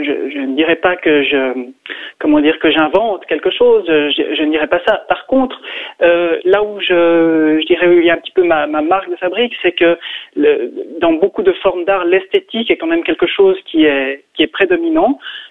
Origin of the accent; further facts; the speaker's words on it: Yverdon, Vaud, Switzerland; Non, oui, c'est vrai, je suis originaire d'Yverdon